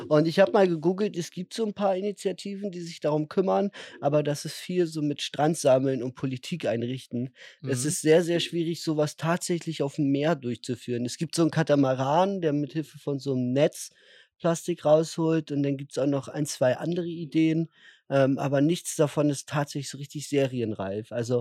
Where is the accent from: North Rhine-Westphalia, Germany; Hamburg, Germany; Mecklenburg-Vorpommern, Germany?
Mecklenburg-Vorpommern, Germany; Malchin; Nee, das würde ich in meiner Heimat in Malchin machen, würde ich das.